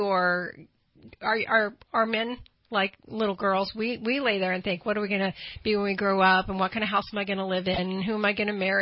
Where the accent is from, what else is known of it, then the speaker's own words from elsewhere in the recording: Bakersfield, California, United States; So I was always a California girl. I was born in Bakersfield and raised there until about 10.